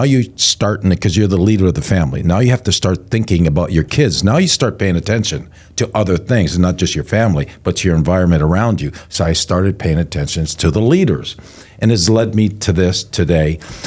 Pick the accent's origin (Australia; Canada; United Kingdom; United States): Canada; I grew up as a Canadian coming from a different place, and conversations at the table were hockey, hockey, and hockey.